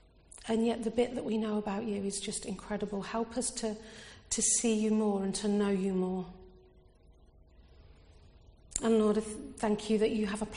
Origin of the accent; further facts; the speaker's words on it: Bedworth, West Midlands, United Kingdom; also born or lived in Lincolnshire / Rushton; So, born and brought up in Bedworth, but then God called Ian into the ministry, and we moved to Lincolnshire in 2001. We were there for just under 5 years, and then we moved to Rushton in Northamptonshire